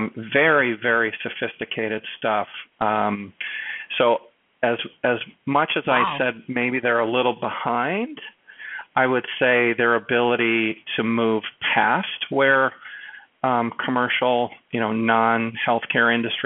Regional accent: San Diego, California, United States; It's in my hometown of San Diego.

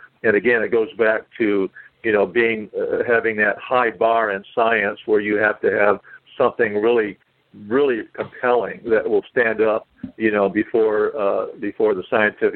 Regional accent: United States; I'm a taxpayer. I'm an American.

